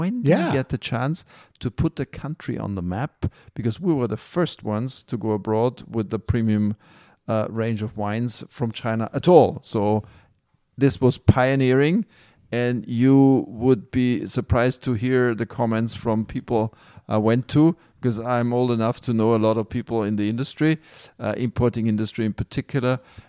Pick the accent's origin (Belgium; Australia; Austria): Austria; now in California, United States; I grew up in Austria and in Europe, conservative schools and trained and, you know, Catholic